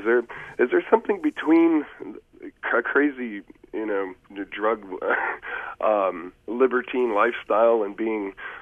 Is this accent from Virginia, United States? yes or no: no; Chicago, Illinois, United States; I grew up in Chicago and became acquainted with … work through … to begin with.